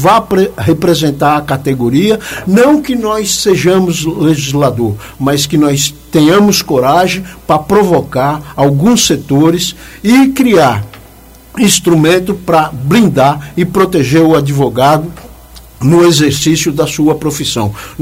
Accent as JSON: {"language": "Portuguese", "region": "São Paulo", "country": "Brazil", "tie": "born or raised there", "also_born_or_lived": "Sergipe", "accent": "paulista", "said": "eu fui criado em São Paulo, na Rua Barão de São Luís, número 232. Portanto, eu morava na Vila Santa Maria, onde tem a igreja Nossa Senhora da Santa Maria"}